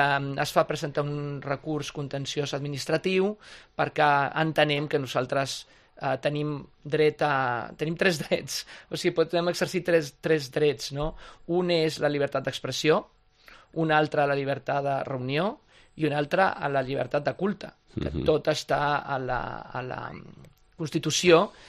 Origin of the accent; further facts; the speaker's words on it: Mexico City, Mexico; moved away as an adult; sóc nascut a Mèxic, llavors. Vaig viure a la ciutat de Mèxic 22 anys